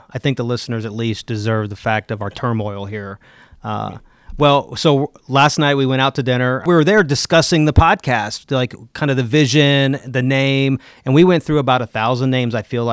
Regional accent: St. Louis, Missouri, United States; I hail from St. Louis, Missouri area, and I fly in every month.

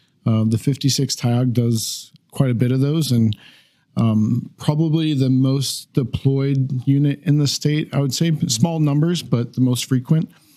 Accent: Lakewood, Washington, United States; So I grew up in Lakewood, Washington, just right outside the gate here.

